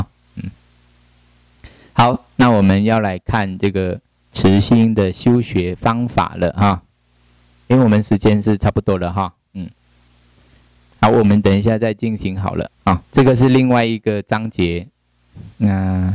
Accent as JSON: {"language": "Chinese", "country": "Taiwan", "said": "那中文班都是我们台湾人啊大陆人嘛"}